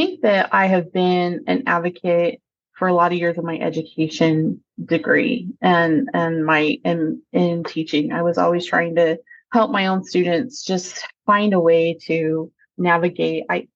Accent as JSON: {"language": "English", "town": "Galveston", "region": "Texas", "country": "United States", "said": "I am from Galveston, Texas, and I live there with my husband of 22 years and our three children."}